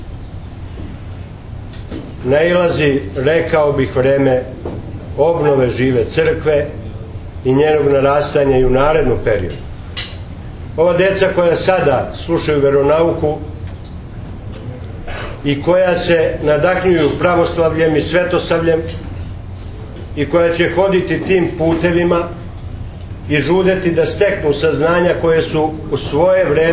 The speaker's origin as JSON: {"language": "Serbian", "region": "Šumadija", "country": "Serbia", "tie": "born there", "said": "Obzirom da sam rođen u Šumadijskoj eparhiji i da sam nju, za nju vezan korenima svojim"}